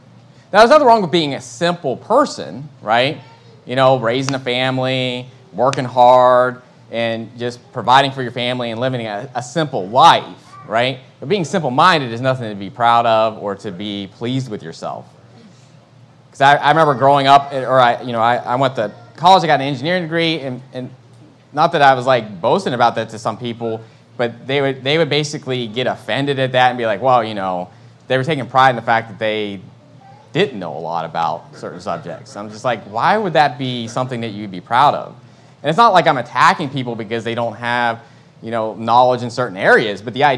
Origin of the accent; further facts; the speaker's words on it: West Virginia, United States; And I'm from West Virginia, and there's a lot of tropes about West Virginia.